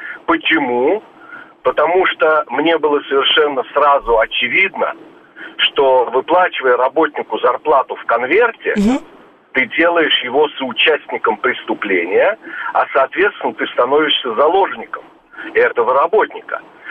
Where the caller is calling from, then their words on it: Israel; Я, правда, говорю из Израиля. У нас несколько другая действительность.